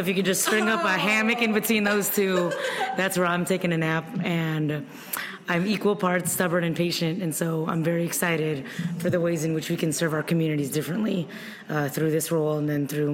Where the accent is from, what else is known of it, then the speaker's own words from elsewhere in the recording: Philippines; now in Minnesota, United States; right away when I moved to Minnesota, I didn't really realize how different my culture could be. I'm Filipina.